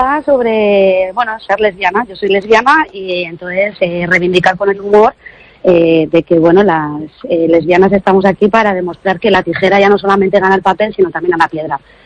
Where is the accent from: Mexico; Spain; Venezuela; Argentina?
Spain; Burgos, Castile and León; Es que yo, como soy de Burgos, o sea, claro. Que eso es lo más castellano y lo más duro que puede haber